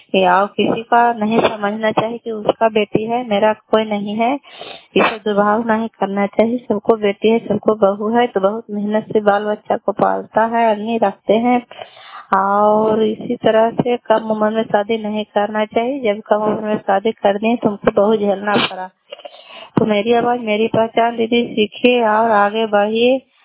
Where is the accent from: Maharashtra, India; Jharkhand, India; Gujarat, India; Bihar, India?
Bihar, India; Kalyanpur; घर कल्याणपुर वाली बेची पंचायत प्रखंड चंडी जिला नालंदा का निवासी हूँ।